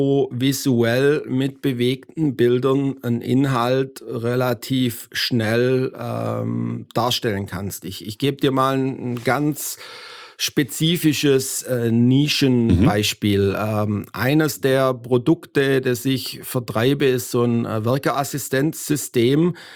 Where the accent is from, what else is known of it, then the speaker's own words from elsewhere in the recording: Swabia, Germany; now in United States; Aus amerikanischer Sicht werde ich mein ganzes Leben ein Deutscher bleiben, weil ich meinen Akzent nicht wegbekomme und halt auch immer, ich sage jetzt mal, wie I react like a German mit meiner Pünktlichkeit